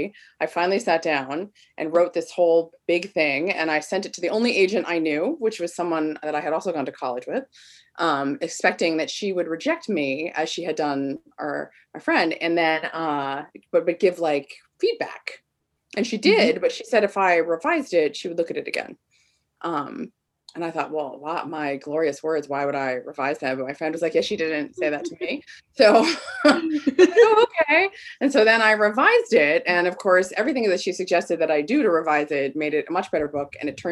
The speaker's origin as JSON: {"language": "English", "region": "New Jersey", "country": "United States", "tie": "born or raised there", "also_born_or_lived": "England / California", "lives_now": "Southern Oregon, United States", "said": "I grew up in New Jersey. And since then I have lived all over the place, including England, California. And now I live in beautiful Southern Oregon"}